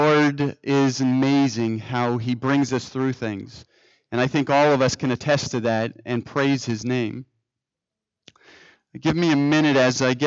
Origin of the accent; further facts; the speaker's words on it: New Jersey, United States; also born or lived in Michigan / Washington / Nevada; I grew up in New Jersey. I spent some time in Michigan going to Andrews University.